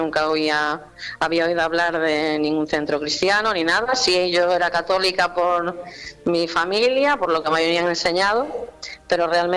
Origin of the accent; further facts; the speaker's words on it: Vigo, Galicia, Spain; Bueno, somos un pueblecillo, sí, de al lado, pero sí, somos gallegos.